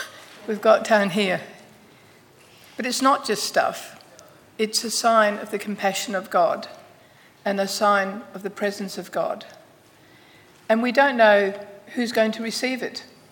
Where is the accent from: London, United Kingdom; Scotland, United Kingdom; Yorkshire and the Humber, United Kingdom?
Scotland, United Kingdom; being a Scot, I thought, my lucky day.